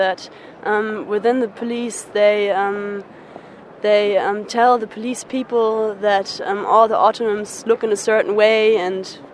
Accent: Berlin, Germany; English is a second language; then we said we're from Berlin, and they said they asked us what we're doing, and we said we're tourists

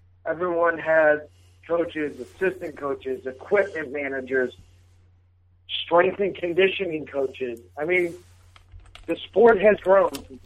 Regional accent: St. Louis, Missouri, United States; I love the Northeast sports fans, because I grew up in St. Louis

